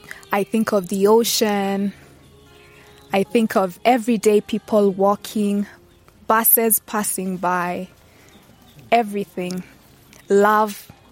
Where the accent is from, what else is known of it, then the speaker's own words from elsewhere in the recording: Diani, Kwale County, Kenya; I was born and raised in Diani.